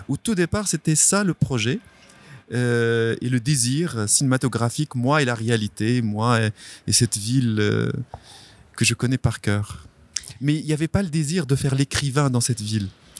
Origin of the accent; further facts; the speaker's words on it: Morocco; alors que j'ai encore peur quand je vais chez moi au Maroc